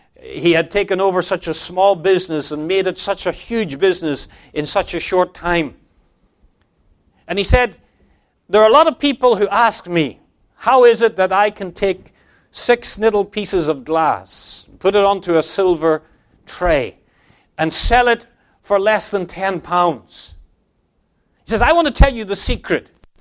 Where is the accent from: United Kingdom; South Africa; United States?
United Kingdom; London; I grew up in London as a boy for at least a period of my childhood.